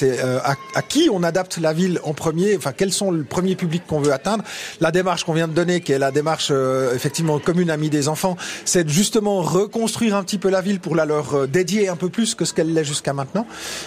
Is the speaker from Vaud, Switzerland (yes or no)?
yes; Payerne, Vaud, Switzerland; also born or lived in Lausanne; Je suis né à Payerne. J'y ai passé les 10 premières années de ma ville. Ensuite, ma famille a déménagé pour des raisons professionnelles dans la banlieue lausannoise, dans l'ouest lausannois. C'est là que j'ai passé mon adolescence, ma vie de jeune adulte.